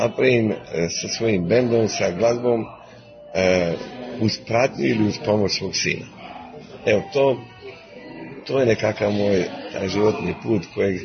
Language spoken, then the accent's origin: Croatian; Bosnia & Herzegovina; now in Croatia; Posebno sam sretan zbog toga što se ja živim u Hrvatskoj, porijeklom iz Bosne, pa to sad samostalne države